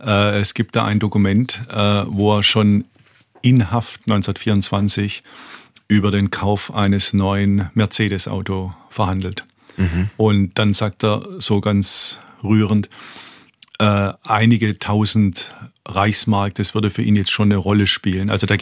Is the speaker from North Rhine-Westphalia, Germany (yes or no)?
no; Tübingen, Baden-Württemberg, Germany; also born or lived in Heidelberg; Von daher wirklich geprägt durch Baden-Württemberg.